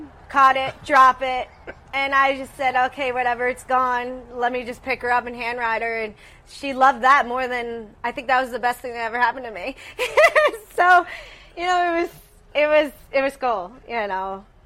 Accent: Saratoga Springs, New York, United States; knowing that I won at Saratoga, my hometown, as well.

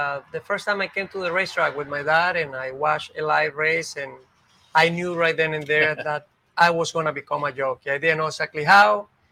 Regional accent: Venezuela; I'm from Venezuela

